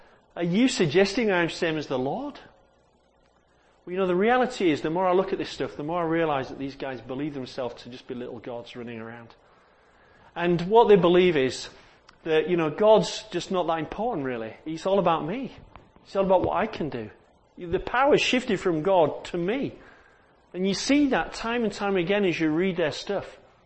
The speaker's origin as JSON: {"language": "English", "town": "Bradford", "region": "Yorkshire and the Humber", "country": "United Kingdom", "said": "So I'm from Bradford, so you need to pray for me, obviously"}